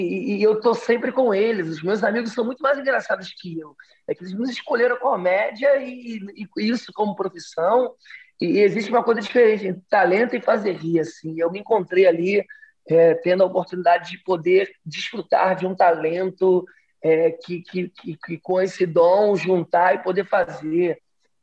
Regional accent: Rio de Janeiro, Brazil; Eu sou do Rio de Janeiro, então aqui eu sou do subúrbio do Rio, sou de Realengo, já andei muito de trem.

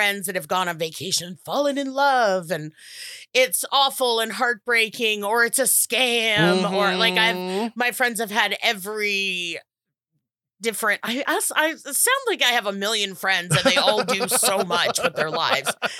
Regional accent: United States; We're American. Every other country is just one thing.

